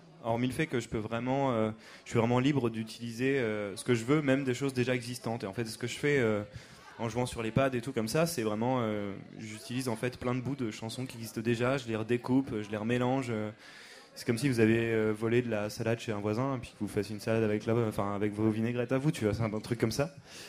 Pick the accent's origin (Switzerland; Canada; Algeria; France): France; Caen, Normandy; born there; Je suis né à Caen, comme il y en a 1000 ici qui sont nés à Caen et tout.